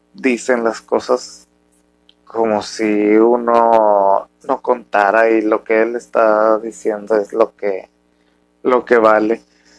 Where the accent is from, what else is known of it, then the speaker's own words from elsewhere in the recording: Mexico; Es una faceta que yo como persona, un mexicano, con familia muy tradicional